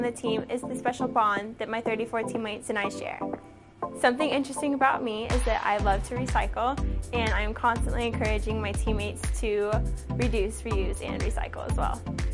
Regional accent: Arcola, Texas, United States; I'm from Arcola, Texas.

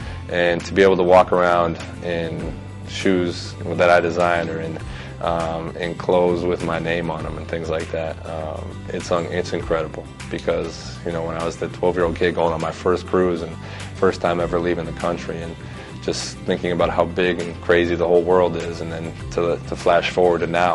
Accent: Pewaukee, Wisconsin, United States; it's cool that I can still go back to my hometown and just be regular old me. And my family and my friends keep me so grounded, and they keep me so humble. And I really get to just kind of see all this from the perspective of that kid from Pewaukee.

